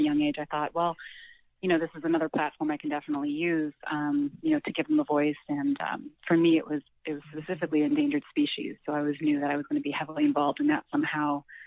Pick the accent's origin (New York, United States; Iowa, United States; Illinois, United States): Illinois, United States; Chicago; Yeah, I grew up in Chicago, a single mom, and she raised me pretty much, I would say, by herself with a little bit of help with my grandparents